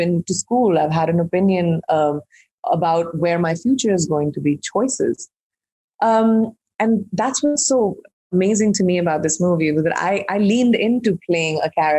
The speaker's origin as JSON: {"language": "English", "country": "India", "tie": "born or raised there", "said": "I'm an Indian who's grown up in India and understands the complexity of the diversity of that country."}